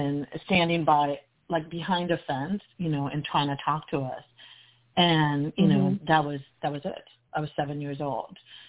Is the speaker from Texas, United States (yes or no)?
yes; Texas, United States; I grew up in Texas, Mexican-American, and my mother, there's six of us in our family. And when we were young, we were very poor, and we lived in this small little city